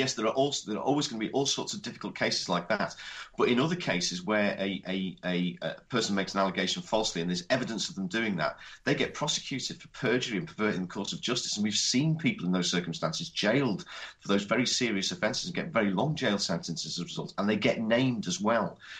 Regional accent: Wales, United Kingdom; I come from North Wales

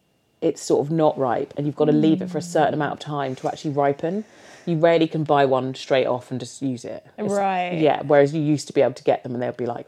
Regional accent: London, United Kingdom; Oh, I feel like you can really tell that one, I'm from London and that I'm I'm British Caribbean for sure.

